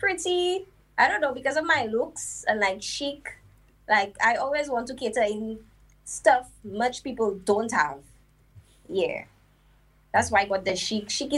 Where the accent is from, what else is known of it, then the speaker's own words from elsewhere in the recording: Castries, St. Lucia; I'm from Castries. I was brought up Waterworks Road. I attended the Entrepot Secondary School.